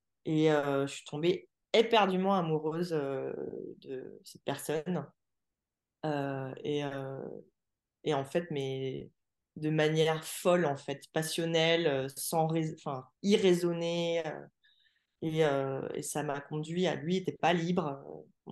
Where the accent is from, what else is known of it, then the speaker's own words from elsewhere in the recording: Saint-Quentin, Hauts-de-France, France; born there; also born or lived in Paris; Moi, je suis née à Saint-Quentin-dans-l'Aisne. J'ai énormément bougé, donc c'était juste point de chute, naissance, arrivée sur Terre, et puis ensuite on a vite bougé avec ma famille.